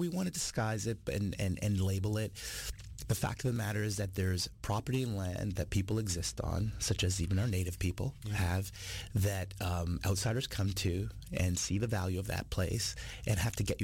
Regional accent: Toronto, Ontario, Canada; I'm a citizen of this country. Yeah. Born and raised in Toronto

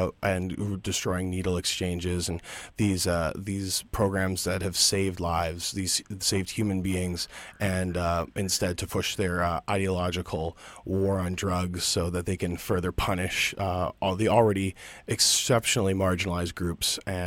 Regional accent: Richmond, British Columbia, Canada; Vancouver-Richmond Board of Health. Hey, that's my hometown suburb.

